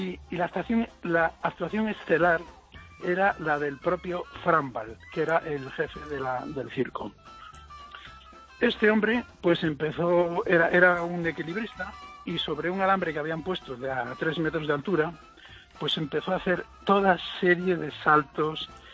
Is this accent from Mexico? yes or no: no; Canary Islands, Spain; now in Galicia, Spain; que yo también soy canario.